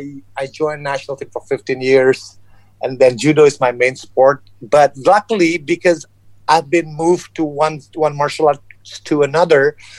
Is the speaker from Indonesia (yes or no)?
yes; Indonesia; English is a second language; But I'm Chinese descent, born and raised in Indonesia.